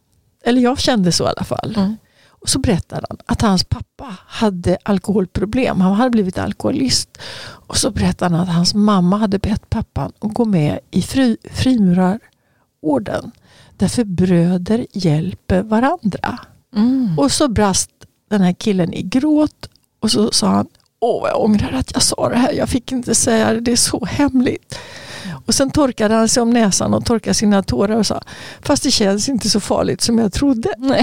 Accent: Örebro, Örebro County, Sweden; Jo, men i Örebro där jag växte upp då, så fanns det liksom vissa byggnader.

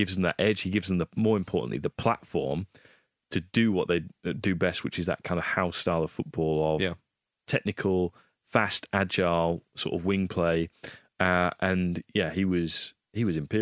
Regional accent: Hull, Yorkshire and the Humber, United Kingdom; I'm from Hull. Don't bring this Humberside nonsense at me, okay?

